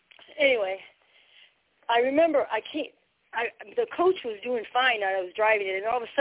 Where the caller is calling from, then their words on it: Missouri, United States; Or I'm not from Missouri. I actually happen to be in Missouri.